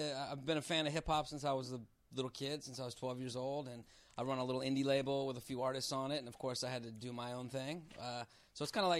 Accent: Burbank, California, United States; Born and raised in Burbank.

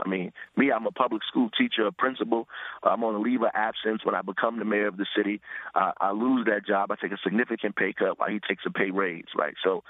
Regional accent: Newark, New Jersey, United States; You know, we grew up in Newark 40, 50 years.

